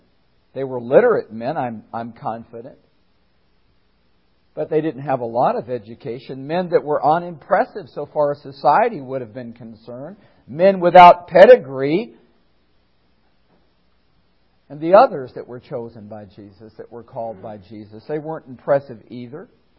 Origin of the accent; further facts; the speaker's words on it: Minnesota, United States; You know, I'm from Minnesota. I grew up in the land of 10,000 lakes